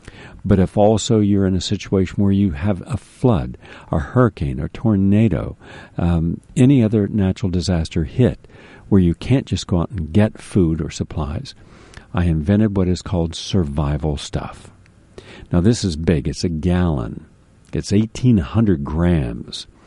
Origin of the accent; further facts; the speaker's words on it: Florida, United States; When a hurricane comes to my hometown down in Florida, Every single thing in the stores are gone.